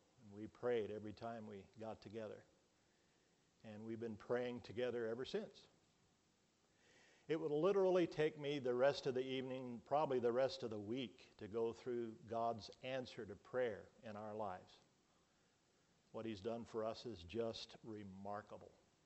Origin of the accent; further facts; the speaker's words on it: Indianapolis, Indiana, United States; I think I mentioned that I'm from Indiana, so it's great to be back home again in Indiana. I grew up in Indianapolis, just near Speedway, actually. Went to Ben Davis High School.